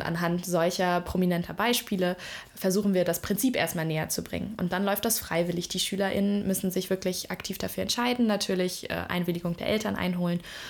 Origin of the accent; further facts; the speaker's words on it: Hamburg, Germany; now in Lübeck, Germany; Ich komme selber aus Hamburg, also bin mit dem Norden sehr vertraut und finde nach wie vor, Lübeck ist eine charmante Stadt. Deswegen 2017 bin ich hergekommen